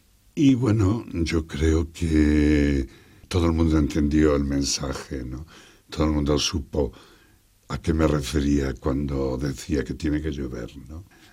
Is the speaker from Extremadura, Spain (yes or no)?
yes; Extremadura, Spain; now in Madrid, Spain; Bueno, yo me siento ya muy madrileño, llevo muchísimo tiempo aquí. Al principio siempre decíamos todos los extremeños, con cierto orgullo que éramos extremeños